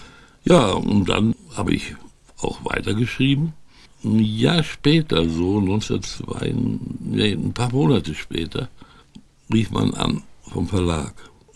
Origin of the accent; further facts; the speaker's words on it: Dortmund, North Rhine-Westphalia, Germany; und war in Dortmund-Brechten und ich bin ja Dortmunder großer BVB-Fan